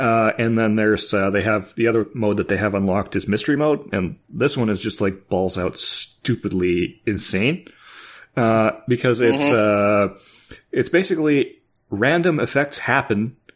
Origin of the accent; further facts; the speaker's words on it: Canada; As for me, I'm Canadian, so I can't vote, unfortunately.